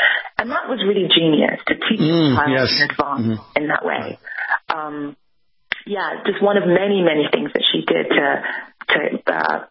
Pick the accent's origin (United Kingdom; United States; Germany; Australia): United Kingdom; England; being minorities growing up in England.